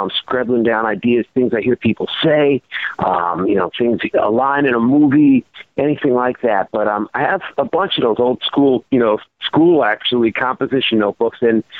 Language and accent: English; New York, United States; I mean, I come from New York, but, you know, we travel all over the world.